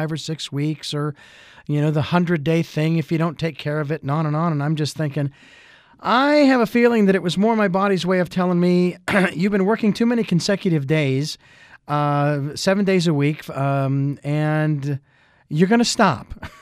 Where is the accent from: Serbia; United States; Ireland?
United States; Phoenix, Arizona; as I've mentioned before, I'm from Phoenix, Arizona, and all I had was hot.